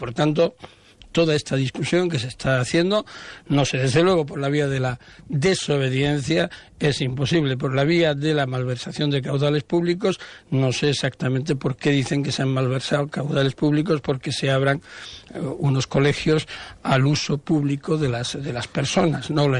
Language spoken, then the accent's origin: Spanish; Spain; Yo no tengo, como ciudadano español, ningún problema en que esa consulta se produzca.